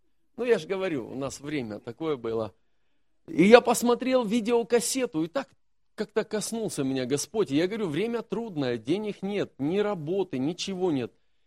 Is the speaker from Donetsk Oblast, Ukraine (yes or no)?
yes; Donetsk, Donetsk Oblast, Ukraine; moved away; И так как я еще из Донецка, из Украины, ни родственников, ни родни, ни прописки, ни гражданства